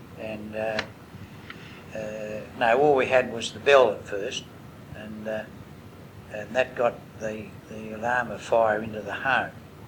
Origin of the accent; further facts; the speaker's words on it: Myrtleford, Victoria, Australia; where I grew up in Myrtleford, the northeast part of Victoria, where there were thousands upon thousand acres of pine plantations